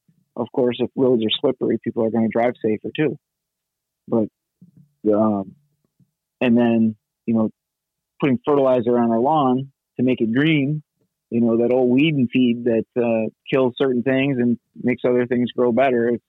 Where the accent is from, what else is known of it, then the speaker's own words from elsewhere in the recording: New York, United States; I grew up on Oneida Lake, and when they switched from dirt to salt, it killed every oak tree on the street.